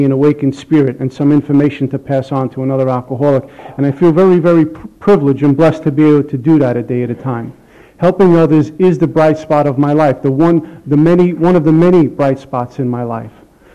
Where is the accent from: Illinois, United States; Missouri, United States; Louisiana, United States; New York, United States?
New York, United States; Brooklyn; I grew up in Bensonhurst, Brooklyn.